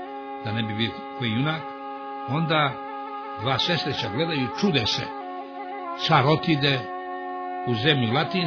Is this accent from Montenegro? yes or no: yes; Montenegro; kao kod nas u Morači Šćepan